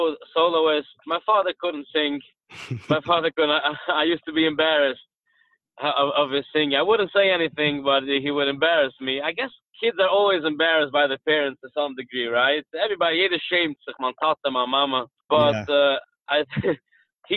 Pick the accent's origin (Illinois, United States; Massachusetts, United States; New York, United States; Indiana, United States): New York, United States; Kiryas Yoel; My grandfather, we had a house there. And that's where we lived. So I grew up in Kiryas Yoel.